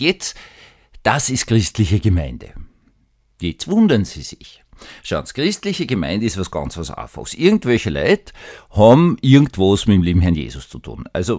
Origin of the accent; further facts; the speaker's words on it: Vienna, Austria; würde ich als Wiener jetzt wirklich für ordentliche Haltung wirklich